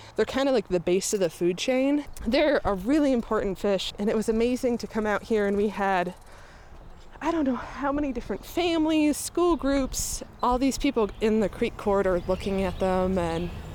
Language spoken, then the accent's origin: English; Massachusetts, United States; I grew up in Massachusetts, across the street from a land trust.